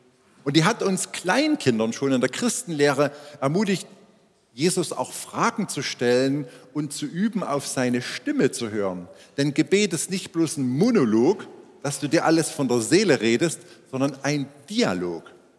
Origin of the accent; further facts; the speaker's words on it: Schneeberg, Saxony, Germany; also born or lived in Zwickau; Ich bin in Zwickau geboren, weiß aber von meinen ersten drei Lebensjahren ganz, ganz wenig. Ich war 3 Jahre alt, dann sind wir nach Schneeberg ins Erzgebirge gezogen. Dort war mein Vater Pfarrer und meine Eltern haben noch 2 Kinder bekommen. Wir sind also 6 Geschwister.